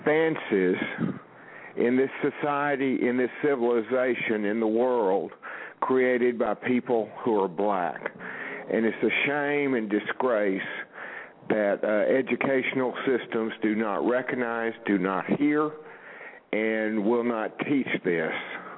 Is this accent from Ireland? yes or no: no; Kroll, Texas, United States; I'm from Kroll, Texas.